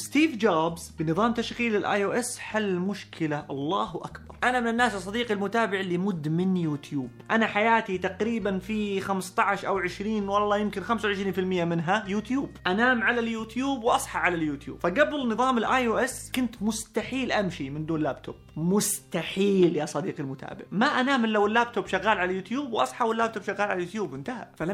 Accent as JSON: {"language": "Arabic", "country": "Saudi Arabia", "said": "طبعا مين مشهورة عندنا في السعودية أبدا، لكنها الأضخم في العالم."}